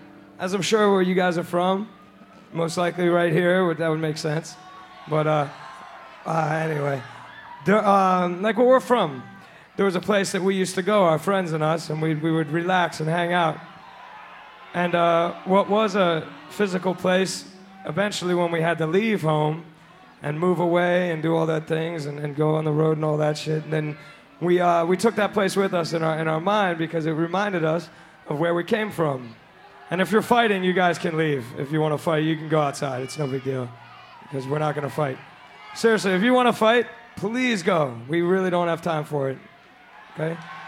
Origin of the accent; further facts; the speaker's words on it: Rockville, Maryland, United States; we're from Rockville, Maryland, and we thank you for letting us into your town tonight.